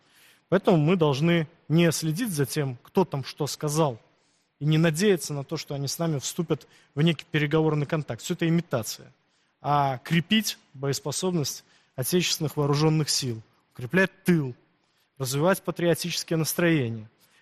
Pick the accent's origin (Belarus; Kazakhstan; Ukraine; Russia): Belarus; Я как белорус это говорю, потому что для нас они тоже наши, безусловно.